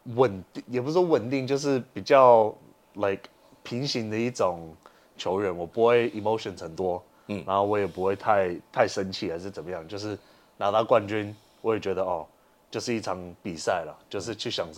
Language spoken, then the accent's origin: Chinese; Australia; now in Taiwan; 对对对，在澳洲长大，然后因为我爸爸以前也是打篮球